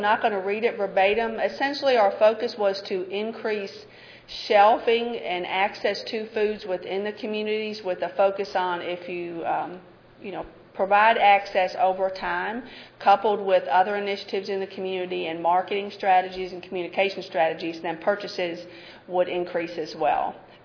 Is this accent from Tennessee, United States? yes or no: yes; Nashville, Tennessee, United States; accent: Southern; We are a southeastern city. You probably can tell by my accent. We're in the south.